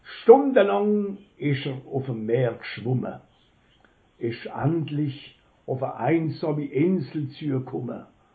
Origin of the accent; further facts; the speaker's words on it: Grand Est, France; accent: Upper Alsatian; Meine Mundart ist stark geprägt vom Oberelsassischen.